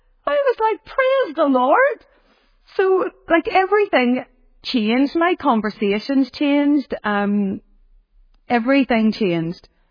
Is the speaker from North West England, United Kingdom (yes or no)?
no; Belfast, Northern Ireland, United Kingdom; we're from Belfast and grew up in the Troubles and, you know, very Protestant Catholic